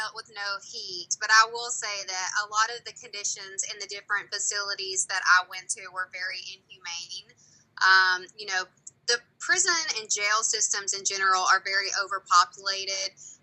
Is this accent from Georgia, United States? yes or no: yes; Georgia, United States; I'm from Northwest Georgia.